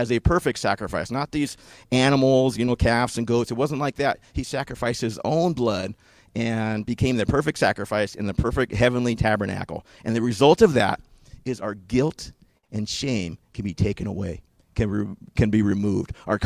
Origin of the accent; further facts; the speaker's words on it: Washington, United States; moved away; I grew up in Washington. That's just a treehouse. Like, we don't have those here.